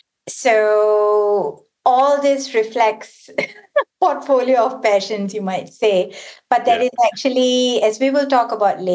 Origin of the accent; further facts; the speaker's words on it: Malaysia; So I come from Malaysia originally